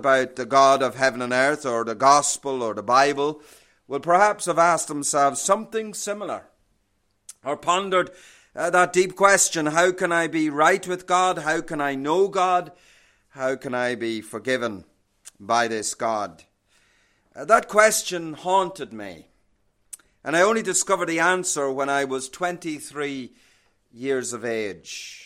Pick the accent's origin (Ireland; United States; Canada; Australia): Ireland; South; I was a young boy growing up in Roman Catholic Ireland. Pastor Jack Seaton is from the north of Ireland. I'm from the south of Ireland, from the Republic of Ireland, and it was very Roman Catholic in my day.